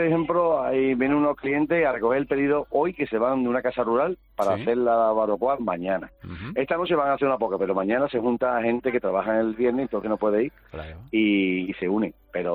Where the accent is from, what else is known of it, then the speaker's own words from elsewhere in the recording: Coín, Andalusia, Spain; Nosotros somos de Coín, venimos de Coín, todos los días de Coín